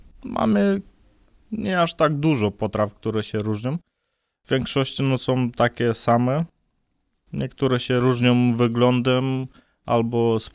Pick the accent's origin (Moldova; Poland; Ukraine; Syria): Moldova; Polish is a second language; U nas w Mołdawii jest na przykład ciężko z pracą i większości rodzin nie są razem cały czas